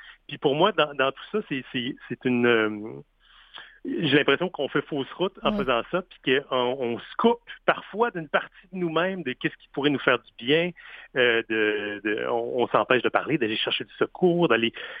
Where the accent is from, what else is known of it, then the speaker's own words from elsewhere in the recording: Baie-Comeau, Quebec, Canada; moi-même, j'ai grandi sur la côte nord. Ouais. Je viens de Baie-Comeau au départ.